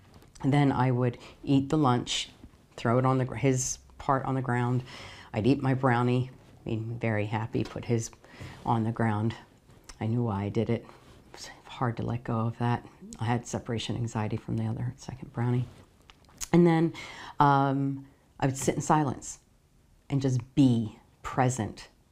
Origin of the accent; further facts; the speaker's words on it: East Coast, United States; And B, because I'm from the East Coast, but I started doing this stuff when I was on the West Coast where it was warm on Christmas